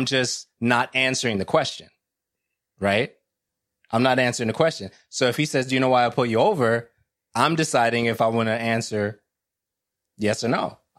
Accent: Brooklyn, New York, United States; I've seen them, you know, growing up in Brooklyn, and we're trying to make sure that, you know, you understand them

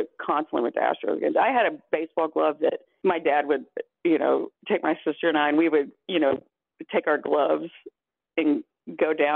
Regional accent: Wharton, Texas, United States; born there; Oh, my ties to Dan Rather are so funny because I was born in Wharton, Texas. So that's where he's from.

